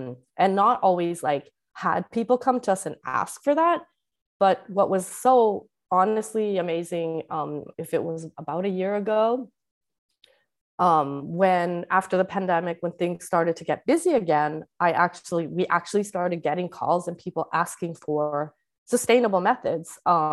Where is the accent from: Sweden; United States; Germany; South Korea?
Sweden; because I'm from Sweden